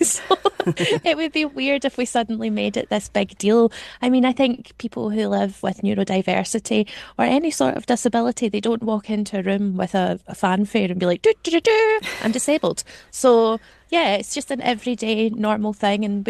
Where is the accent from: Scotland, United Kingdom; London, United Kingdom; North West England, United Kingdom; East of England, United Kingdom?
Scotland, United Kingdom; As a Scottish person, we have very little representation on the big television stage.